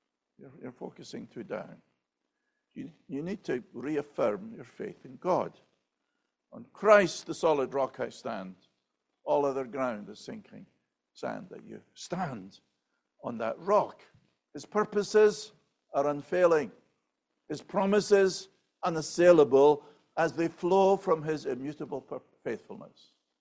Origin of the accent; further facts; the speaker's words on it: Scotland, United Kingdom; I'm Scottish. We don't overemphasize that too much. You know, we're not as warm and fuzzy as most Americans